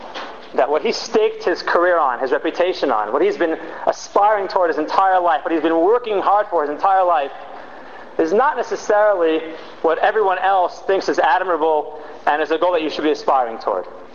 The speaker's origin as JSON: {"language": "English", "town": "Toronto", "region": "Ontario", "country": "Canada", "tie": "born or raised there", "said": "spend some time up in my hometown in Toronto"}